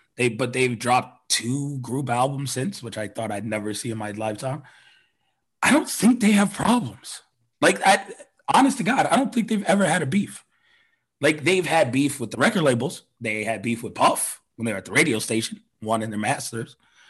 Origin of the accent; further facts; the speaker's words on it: Miami, Florida, United States; I'm from Miami. I don't live in Colorado.